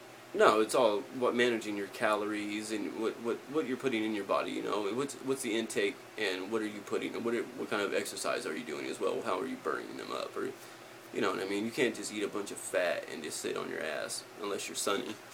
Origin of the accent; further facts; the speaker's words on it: Fresno, California, United States; born there; also born or lived in Arkansas; We both came out of Arkansas. I was born in Fresno, California.